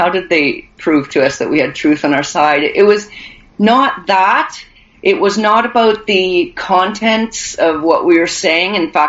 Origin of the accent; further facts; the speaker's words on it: Canada; I'm a free woman. I'm a Canadian.